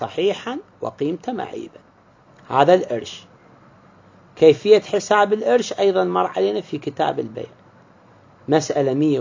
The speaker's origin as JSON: {"language": "Arabic", "country": "Iraq"}